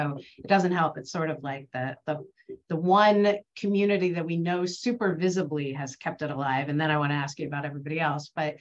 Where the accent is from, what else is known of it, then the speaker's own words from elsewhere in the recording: New Jersey, United States; I grew up in New Jersey, same thing.